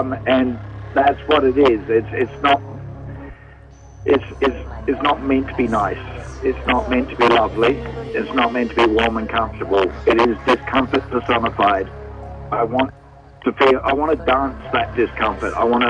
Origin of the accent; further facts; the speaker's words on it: New Zealand; I'm from New Zealand originally, Pākehā from New Zealand